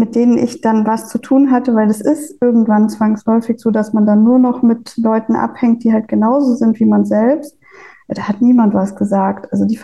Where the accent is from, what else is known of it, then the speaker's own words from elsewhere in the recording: Bavaria, Germany; ich komme ursprünglich aus Bayern, da hat es einfach so dazugehört, dass man Bier trinkt.